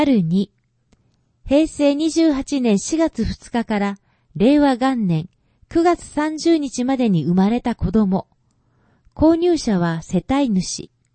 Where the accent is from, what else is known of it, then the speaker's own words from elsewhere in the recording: Nepal; Japanese is a second language; 今回は私の出身地、ネパールの世界遺産を紹介します。